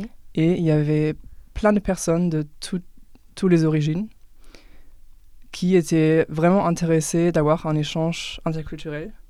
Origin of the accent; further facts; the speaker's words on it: Dortmund, North Rhine-Westphalia, Germany; French is a second language; also born or lived in Nancy, France; j'ai 22 ans, je viens de Dortmund en Allemagne. Je fais des études de LEA à Cologne avec le français et l'anglais. Et j'ai vécu 2 ans en France à Nancy.